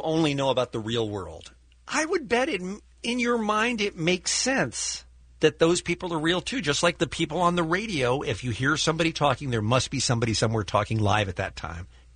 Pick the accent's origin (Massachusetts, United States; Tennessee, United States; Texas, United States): Massachusetts, United States; Boston; I grew up in Boston, and I thought the line down the middle of the street was the equator.